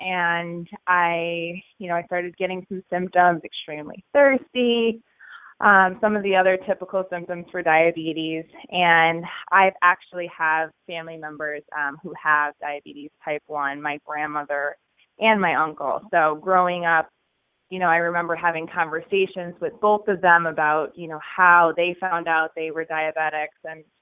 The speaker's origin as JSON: {"language": "English", "town": "Litchfield", "region": "Connecticut", "country": "United States", "tie": "born or raised there", "said": "I grew up in a small town in Litchfield, Connecticut. Graduated with about 87 mm-hmm. people in my class."}